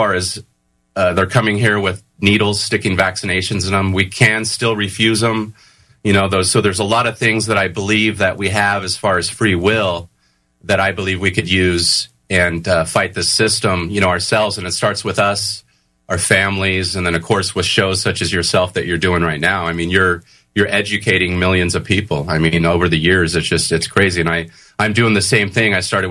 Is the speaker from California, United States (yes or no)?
yes; California, United States; I've been in fights and that kind of thing growing up in Southern California. in not the greatest of neighborhoods.